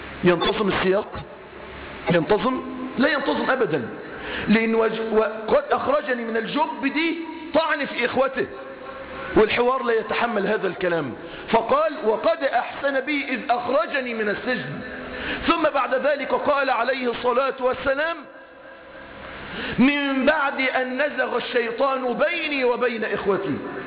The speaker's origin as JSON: {"language": "Arabic", "country": "Egypt", "said": "زي اللغة الدارجة عندنا في مصر كده"}